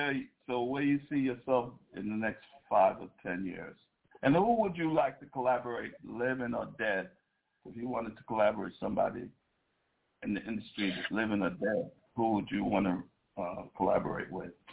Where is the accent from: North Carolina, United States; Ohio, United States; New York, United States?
New York, United States; Brooklyn; I'm from Brooklyn.